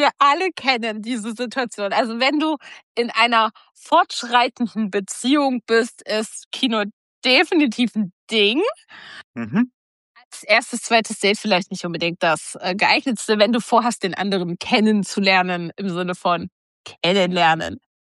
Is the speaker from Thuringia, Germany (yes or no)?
yes; Thuringia, Germany; Früher bei uns in Thüringen